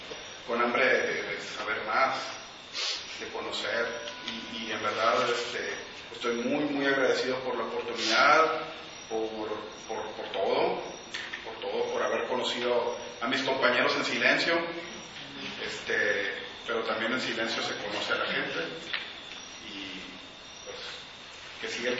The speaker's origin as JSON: {"language": "Spanish", "town": "Hermosillo", "region": "Sonora", "country": "Mexico", "tie": "born or raised there", "said": "Yo también soy de Hermosillo, allá nací y siempre desde niño he estado buscando algo"}